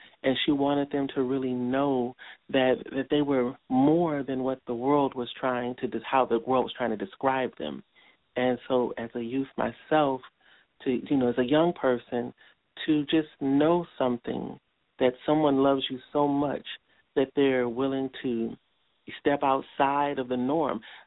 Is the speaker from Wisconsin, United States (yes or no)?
yes; Milwaukee, Wisconsin, United States; at the time I was in my hometown, Milwaukee.